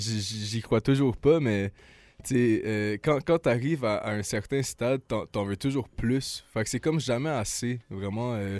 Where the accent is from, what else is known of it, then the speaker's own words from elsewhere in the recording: Laval, Quebec, Canada; Ben, dans le fond, j'ai grandi à Laval.